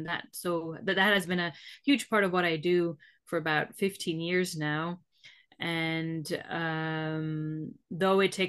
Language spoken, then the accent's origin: English; Slovakia; English is a second language; that became my nickname in my home country, Slovakia.